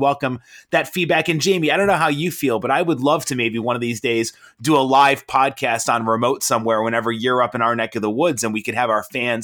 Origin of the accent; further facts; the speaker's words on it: Rochester, New York, United States; I'm 38 years old, and I grew up in Rochester.